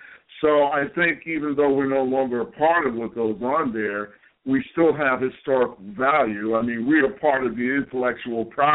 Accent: New Rochelle, New York, United States; also born or lived in Bronx / Brooklyn; I'm from everywhere. I'm from the Bronx sometimes, I'm from Brooklyn, and I'm mostly from New Rochelle.

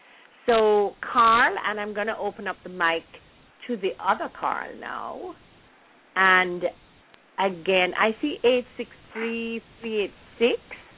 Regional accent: Jamaica; I remember when I was growing up in Jamaica

